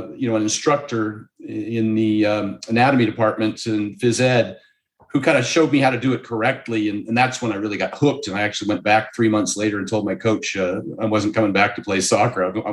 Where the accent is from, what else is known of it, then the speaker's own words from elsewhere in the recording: Oregon, United States; also born or lived in Seattle; now in Las Vegas, United States; Nope. Born and raised in Oregon, went to the University of Oregon, spent 20 years in Seattle, and that's what made me run to the sun.